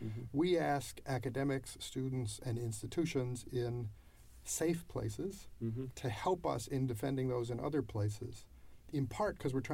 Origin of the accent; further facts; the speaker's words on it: United States; now I'm an American, so I'm speaking about America